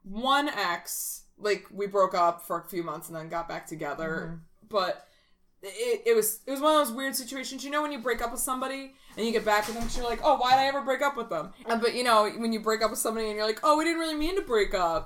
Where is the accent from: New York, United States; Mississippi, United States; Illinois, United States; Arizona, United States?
New York, United States; I'm from New York.